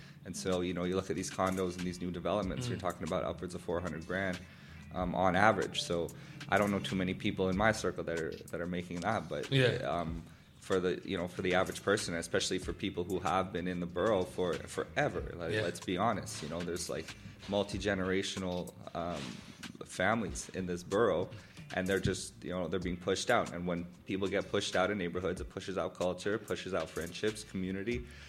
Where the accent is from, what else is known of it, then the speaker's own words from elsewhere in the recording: Montreal, Quebec, Canada; So growing up in Côte des Neiges was great